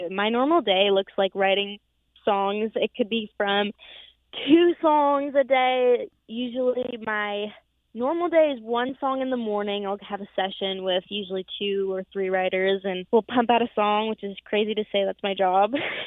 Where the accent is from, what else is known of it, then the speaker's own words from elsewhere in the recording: St. John's, Newfoundland and Labrador, Canada; now in Nashville, United States; I am from St. John's, Newfoundland.